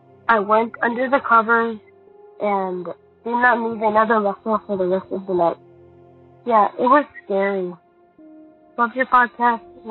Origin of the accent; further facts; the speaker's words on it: Iowa, United States; I am from Iowa, and this is my story.